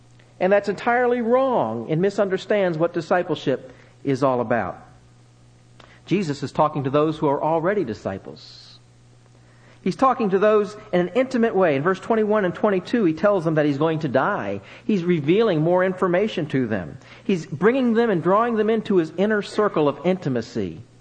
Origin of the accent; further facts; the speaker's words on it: Burleson, Texas, United States; I'm from Burleson, Texas, which is as flat as a pancake and hot as a pancake griddle, I might add.